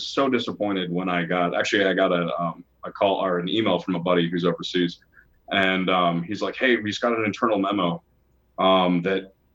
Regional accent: California, United States; because I know what it was like growing up in California as a kid.

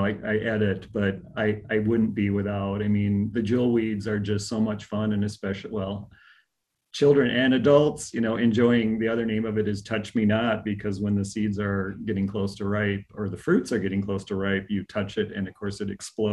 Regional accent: Decorah, Iowa, United States; And, Seed Savers in my hometown, Decorah, Iowa, sold it this year.

